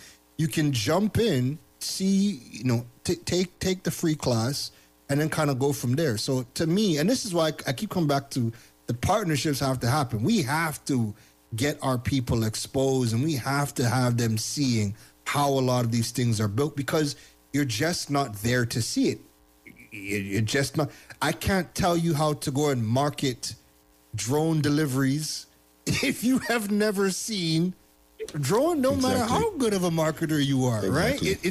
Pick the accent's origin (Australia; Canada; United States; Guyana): Canada; now in Asia; growing up in Canada, being in Asia now